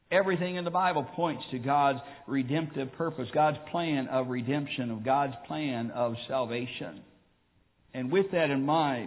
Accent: United States; I'm all American. I'm a full-blooded American. I'm grateful for that.

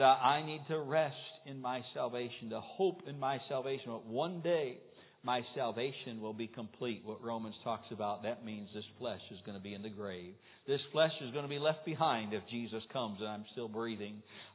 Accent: United States; Some things I'm a very impatient person because I'm an American.

